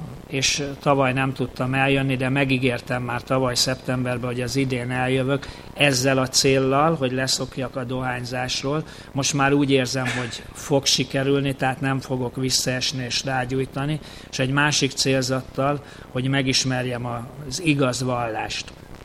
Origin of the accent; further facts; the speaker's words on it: Mosonmagyaróvár, Győr-Moson-Sopron, Hungary; Hát az Attila már bemutatott engem, és azt is mondta, hogy Mosonmagyaróváról jöttem.